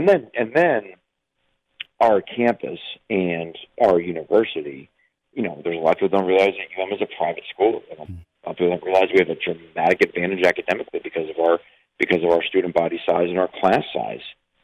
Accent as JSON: {"language": "English", "region": "Florida", "country": "United States", "tie": "born or raised there", "said": "I mean, I remember growing up in Dade County when you'd go up to Broward, that was like, you know, when you were a little kid, that was like"}